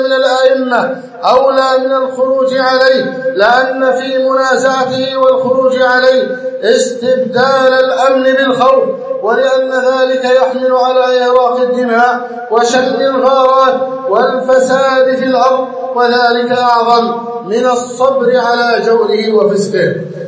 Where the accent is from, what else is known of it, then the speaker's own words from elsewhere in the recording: Egypt; اللهم احفظ بلدنا مصر أمنا أمانا، سخاء رخاء، وسائر بلاد المسلمين.